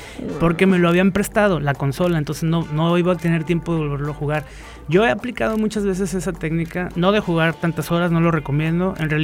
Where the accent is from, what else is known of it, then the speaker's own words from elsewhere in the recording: Mazamitla, Jalisco, Mexico; Yo me crié en Mazamitla, entonces son experiencias bien diferentes a las de la ciudad de aquí